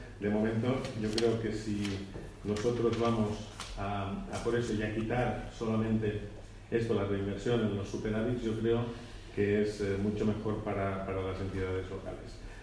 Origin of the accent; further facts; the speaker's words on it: Balearic Islands, Spain; yo que vengo de Baleares, somos una entidad también turística